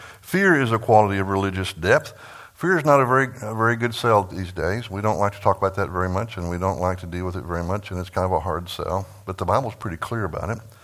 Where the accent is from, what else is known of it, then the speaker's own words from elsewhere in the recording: Texas, United States; and I'm from West Texas. I get it.